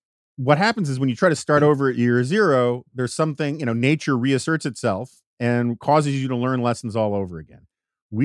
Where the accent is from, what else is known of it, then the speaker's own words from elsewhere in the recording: New York City, New York, United States; particularly in the city I grew up in New York City.